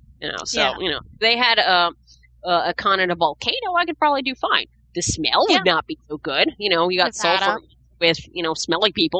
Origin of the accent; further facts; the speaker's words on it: New York City, New York, United States; I'm from New York City. I know how cold it gets in February